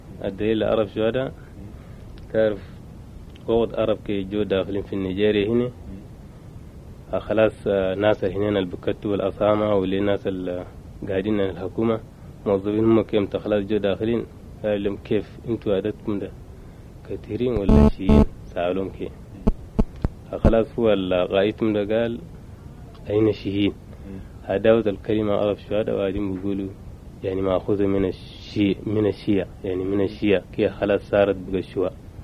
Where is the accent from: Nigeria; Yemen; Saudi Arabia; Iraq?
Nigeria; Maiduguri, Borno; Arabic is a second language; نعم أنا مولود في نيجيريا، أمي وأبي كلهم كمولودين هنا في نيجيريا. في برنو مايدوكري من الولايات الشمال، مايدوكري في قرية تسمى شواري، من قريب من مايدوكري